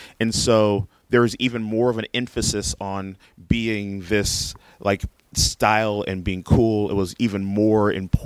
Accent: Inglewood, California, United States; And I was 5 minutes from the Rodney King riots. I like drove through that.

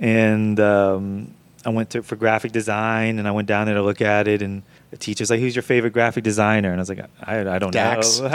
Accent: Atlanta, Georgia, United States; So I grew up here in Atlanta, and I went to Paideia School from kindergarten through 12th grade.

